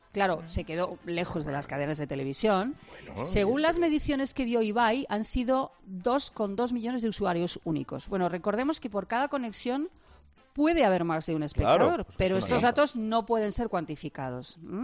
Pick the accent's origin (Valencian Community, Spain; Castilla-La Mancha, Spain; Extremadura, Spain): Castilla-La Mancha, Spain; Yo, de todas formas, como manchegas